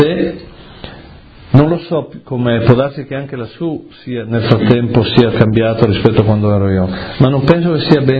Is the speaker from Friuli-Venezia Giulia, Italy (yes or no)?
yes; Claut, Friuli-Venezia Giulia, Italy; also born or lived in Maniago; io sono di Clauto, ho abitato a Maniago quando mi ero sposato, dove ho avuto una gelateria